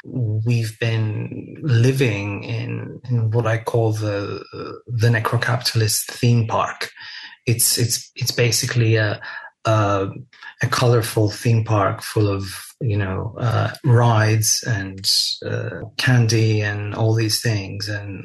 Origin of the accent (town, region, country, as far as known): Greece; born or raised there